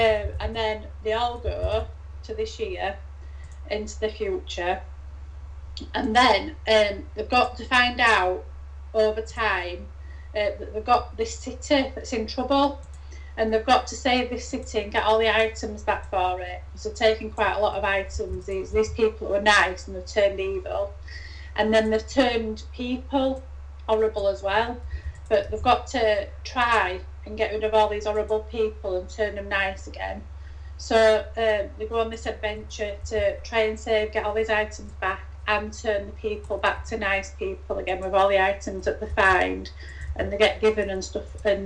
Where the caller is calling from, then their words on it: Wakefield, Yorkshire and the Humber, United Kingdom; from Wakefield in the UK, West Yorkshire.